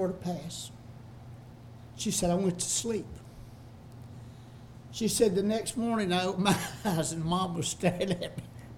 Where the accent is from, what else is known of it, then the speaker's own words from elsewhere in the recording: French Camp, Mississippi, United States; Since we're from French camp, I got to tell a French camp story.